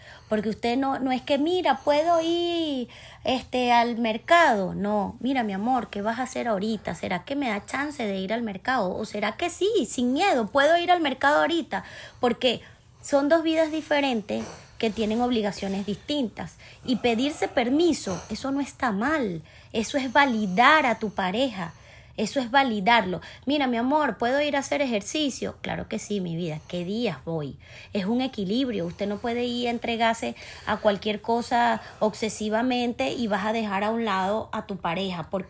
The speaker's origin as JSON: {"language": "Spanish", "country": "Venezuela", "moved": "as an adult", "said": "no nos vinimos de Venezuela por alguna necesidad, gracias a Dios, ni nuestra familia"}